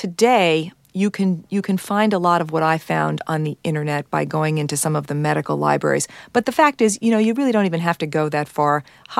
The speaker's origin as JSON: {"language": "English", "region": "New York", "country": "United States", "said": "And I'm a New Yorker, so that was a big decision."}